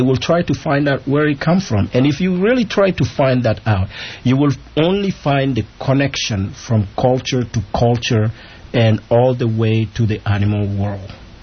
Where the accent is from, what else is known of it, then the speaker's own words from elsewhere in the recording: Mali; I grew up in a very small town, and I had so many cousins that were all sent to my grandparent for their first education.